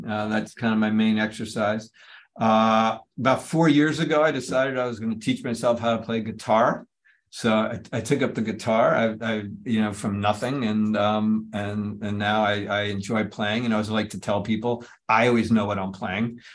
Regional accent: New Jersey, United States; I'm from New Jersey. He's going to end in Jersey.

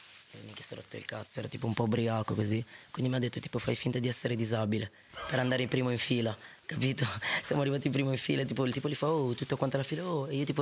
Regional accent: Bologna, Emilia-Romagna, Italy; born there; Allora, nasco a Bologna nel 2001 e famiglia, nel senso, non abbiamo mai avuto tanto

